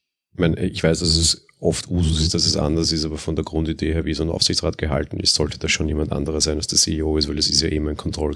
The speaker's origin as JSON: {"language": "German", "country": "Austria", "said": "So kleine lokale Händler haben es zumindest bei uns in Österreich eh immer wieder mal."}